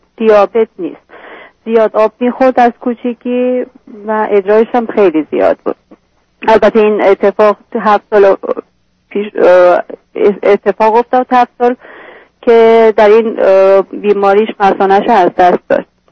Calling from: United States; من از آمریکا تلفن، 3 سال اومدیم اینجای دکتر.

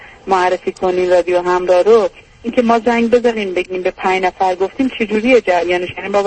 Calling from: Iran

